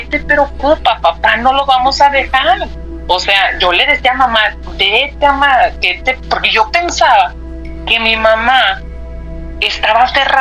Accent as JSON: {"language": "Spanish", "town": "Monterrey", "region": "Nuevo León", "country": "Mexico", "said": "porque soy de Monterrey"}